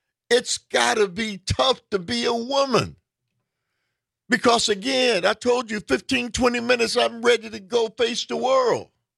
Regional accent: Milwaukee, Wisconsin, United States; and 101 FM The Shaw, and my hometown of Milwaukee.

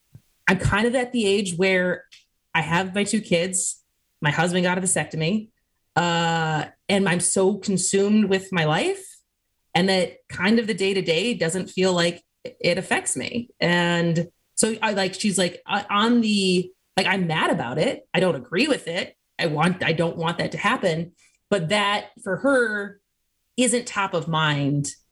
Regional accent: Wisconsin, United States; I was like, oh man, like what's happening in Wisconsin, like my home state.

